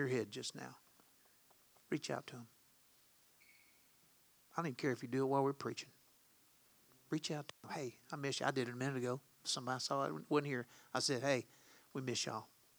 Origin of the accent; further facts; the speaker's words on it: Louisiana, United States; I grew up in Southwest Louisiana.